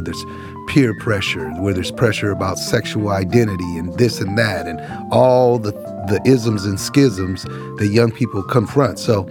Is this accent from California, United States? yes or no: yes; Oakland, California, United States; I grew up in East Oakland.